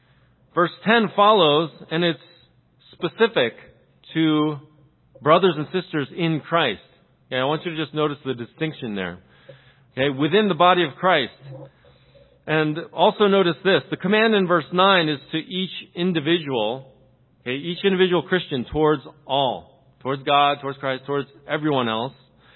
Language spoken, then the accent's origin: English; Philadelphia, Pennsylvania, United States; I come from Philadelphia, some of you may know. It's called the city of brotherly love, Philadelphia.